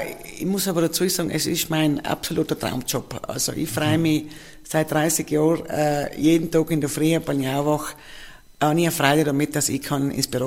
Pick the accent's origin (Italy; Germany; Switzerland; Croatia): Italy; Antholz, Trentino-Alto Adige; Ich bin gebürtige Antholzerin, habe vor langer Zeit die Matura gemacht in Bruneck